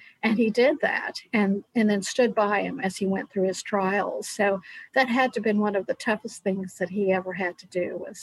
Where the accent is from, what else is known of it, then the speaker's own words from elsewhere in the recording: Haskell, Oklahoma, United States; now in Muskogee, United States; I grew up in Haskell, a little bitty town named for the first governor of Oklahoma. Lived in Muskogee for about 25 years now